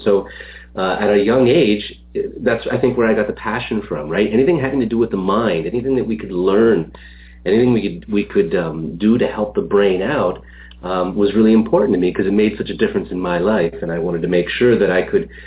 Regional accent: Canada; I grew up in Canada in a relatively small town.

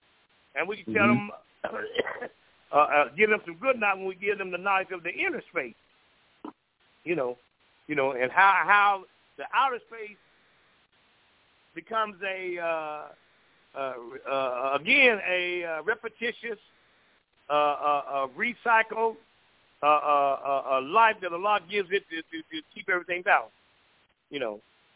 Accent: Ohio, United States; also born or lived in Florida; I don't know what flight that was, because you know, I'm from Ohio, but I used to be down here most of my life when I was young too.

